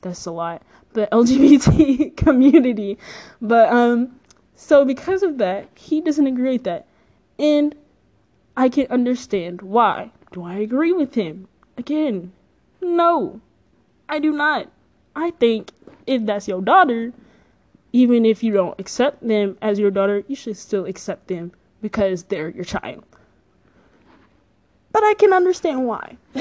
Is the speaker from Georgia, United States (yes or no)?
yes; Georgia, United States; also born or lived in Louisiana; I was born in Louisiana, and I was raised in Georgia. And then we moved back to Louisiana for a little bit.